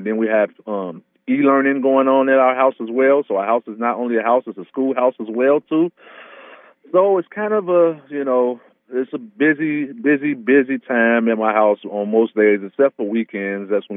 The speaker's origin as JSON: {"language": "English", "town": "Chicago", "region": "Illinois", "country": "United States", "tie": "born or raised there", "moved": "yes", "lives_now": "Iowa, United States", "said": "Chicago, Illinois. I've lived in Iowa for about 20 years."}